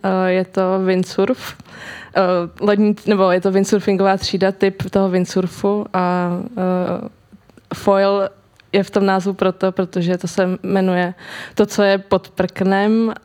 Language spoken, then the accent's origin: Czech; Prague, Czechia; Jsou dětský kurzy na Vltavě, já jsem z Prahy, takže tam jsem úplně začínala původně